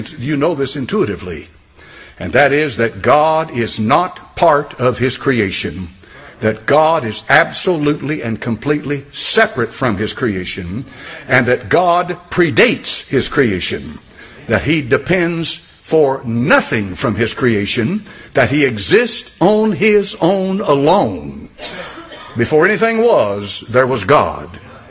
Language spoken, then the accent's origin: English; England, United Kingdom; I'm an Englishman. I speak English.